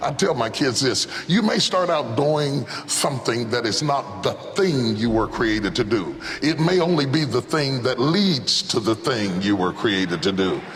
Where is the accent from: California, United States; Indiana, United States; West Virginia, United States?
West Virginia, United States; Charleston; moved away as an adult; now in Dallas, United States; I moved from Charleston, West Virginia, to Dallas, Texas, didn't even know anybody, but I felt like I was finished in West Virginia.